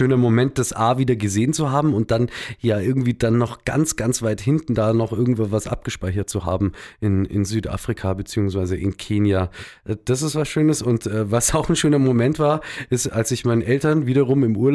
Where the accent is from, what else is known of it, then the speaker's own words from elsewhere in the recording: Munich, Bavaria, Germany; ich bin schon hier in München geboren und an alles Mögliche und bin hier auch aufgewachsen, aber wohne jetzt schon auch seit längerer Zeit ein bisschen im Outback.